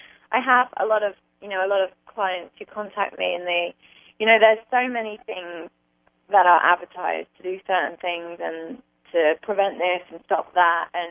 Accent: England, United Kingdom; accent: English; also born or lived in California; why do I have an English accent? That's because my mother was English, and I grew up in England. I went to school in England, but I was born in California, and my dad's home in Laguna Beach.

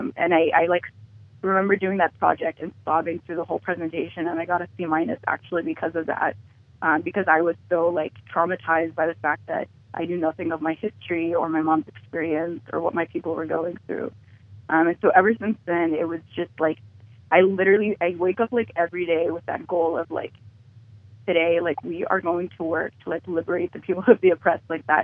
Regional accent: Texas, United States; also born or lived in Sioux Falls, South Dakota / Southern Virginia; I was born in Sioux Falls, which is a really interesting place for an Egyptian-Palestinian person to be born. And I grew up in Texas and Southern Virginia

